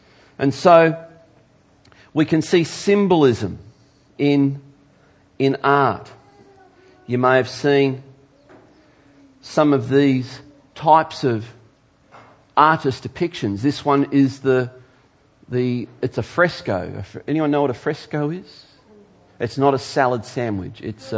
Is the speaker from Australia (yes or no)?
yes; Geelong, Victoria, Australia; I grew up in Geelong, well, more precisely, Corio. In fact, I grew up literally between an oil refinery and an abattoir.